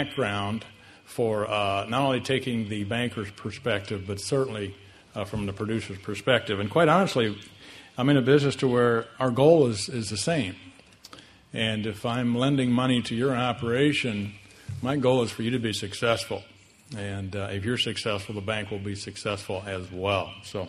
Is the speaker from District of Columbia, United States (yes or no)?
no; Illinois, United States; I am a farm boy. I grew up in Sangamon County.